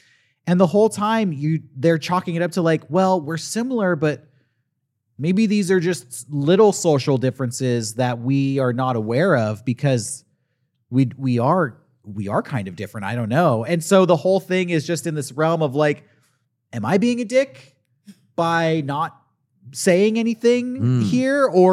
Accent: United States; which is funny as an American because you're like, I literally don't even know the fucking difference

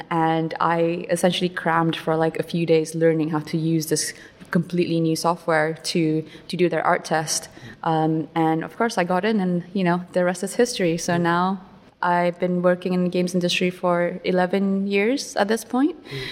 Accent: Malaysia; moved away as an adult; now in United Kingdom; I am born and bred in Malaysia. So at 19 years old, I come to the UK for to study animation

